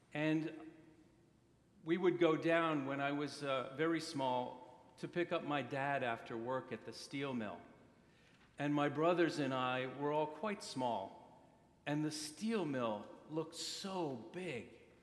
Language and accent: English; Pennsylvania, United States; I'm from Pennsylvania. I live in Scranton, Pennsylvania, which is pretty much in the middle of nowhere in Pennsylvania. I grew up even more in the middle of nowhere, 2 hours west of there. And I grew up in a neighborhood where my family had lived for nearly 100 years.